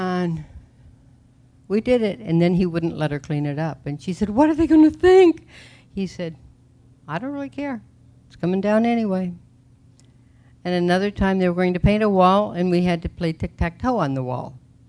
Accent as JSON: {"language": "English", "region": "Midwest", "country": "United States", "tie": "born or raised there", "said": "I was raised in the Midwest, and my dad traveled all of their married life."}